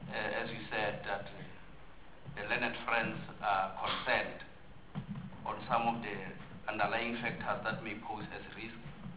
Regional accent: Free State, South Africa; I'm just citing a project because I'm from Free State.

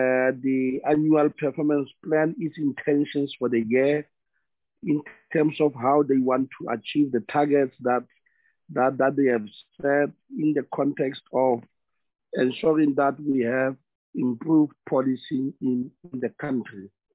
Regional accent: North West, South Africa; I'm from the Northwest. In the Northwest, I'm in Klerksdorp in Matosana

